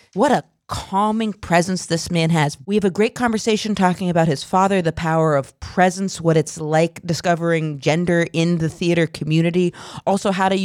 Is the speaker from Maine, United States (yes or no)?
yes; Maine, United States; Like I grew up in Bumfuck, Maine, and there's this whole lobstering community.